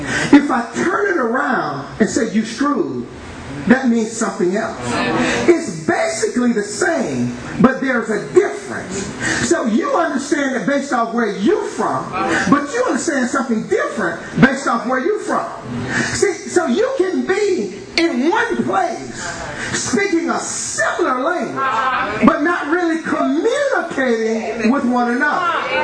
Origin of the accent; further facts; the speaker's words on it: Alabama, United States; Because I'm from Alabama and I don't have a large vocabulary.